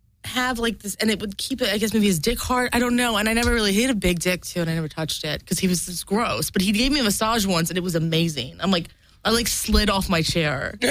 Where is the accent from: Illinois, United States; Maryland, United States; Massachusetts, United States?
Maryland, United States; I'm from Maryland.